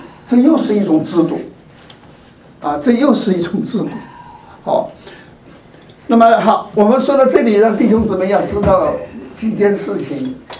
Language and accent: Chinese; China